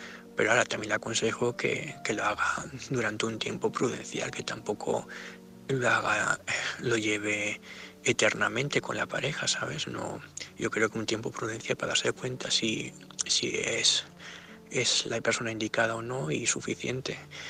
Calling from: Gandia, Valencian Community, Spain; de Gandía.

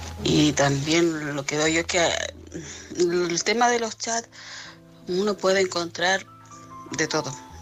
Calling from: Madrid, Community of Madrid, Spain; corresponsal de Madrid.

